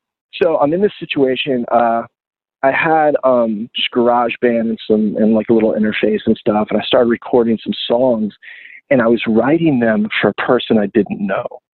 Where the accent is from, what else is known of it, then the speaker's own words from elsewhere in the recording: Florida, United States; now in Gainesville, United States; I moved to Gaines when my first 7-inch came out because I was from South Florida and like South Florida didn't really have like a punk scene or anything.